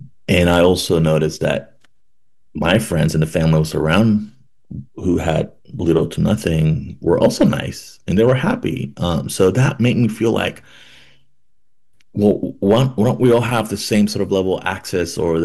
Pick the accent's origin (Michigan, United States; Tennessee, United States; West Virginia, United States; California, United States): California, United States; San Diego; also born or lived in Mexico; You know, I was born in Mexico. My mom, like many mothers and family members, my mother decided to immigrate for a better life for myself and my sisters. So she immigrated to San Diego, California. And then we grew up in a very humble home.